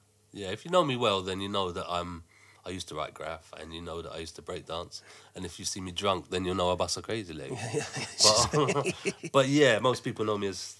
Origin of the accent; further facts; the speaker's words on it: Cambridge, East of England, United Kingdom; born there; Do you know what? I was born in a windmill in Cambridge.